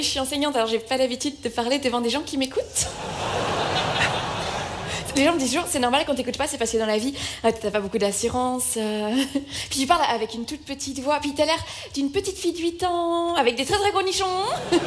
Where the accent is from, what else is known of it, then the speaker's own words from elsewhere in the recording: Belgium; enfin moi je suis belge